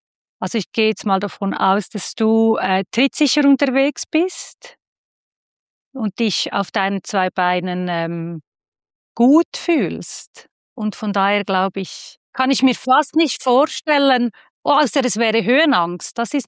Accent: Central Switzerland, Switzerland; Ja, ich bin aus der Zentralschweiz, genau. Hier mitten, wenn ich da aus dem Fenster schaue, rundherum Berge, wunderschön.

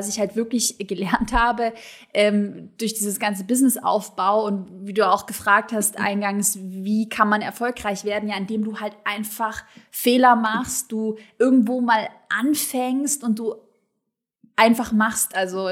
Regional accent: Southern Germany, Germany; moved away as an adult; now in Berlin, Germany; Und dann bin ich nach dem Abi, ich komme aus Süddeutschland, nach Berlin gezogen

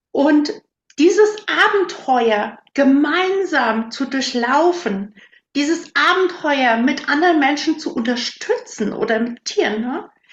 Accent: Hesse, Germany; So 15, 18 Kilometer von Herborn aus, das ist ja so ein bisschen ein Begriff, Richtung Westerwald hoch. Und da bin ich wirklich mitten im Wald groß geworden. Ganz einsam, mit einem riesen See vor der Tür.

